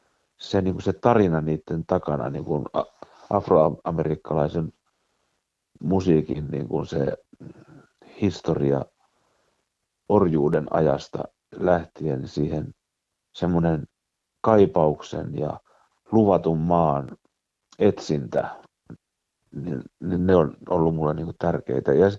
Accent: Namibia; mulla on lapsuuteni ollut lähetysmailla Namibiassa, niin mulla on vahvat tämmöiset kirkolliset juuret.

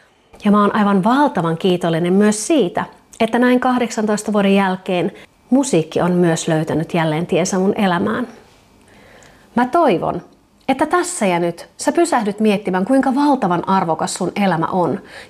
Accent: Seinäjoki, South Ostrobothnia, Finland; Minähän olen Pohjanmaalta Seinäjoelta kotoisin, ja meillä on aivan huikea Jouppilan vuori, joka on siis käytännössä sain pieni nyppylä

